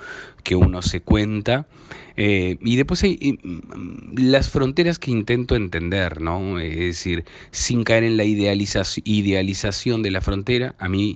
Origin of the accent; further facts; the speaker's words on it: Artigas, Uruguay; cuando era niño en Artigas no se veían canales uruguayos, la televisión era brasilera, íbamos a hacer el surtido y las compras a Cuaraí, pero hablábamos en portuñol, en mi casa se habla en portuñol, en mi barrio también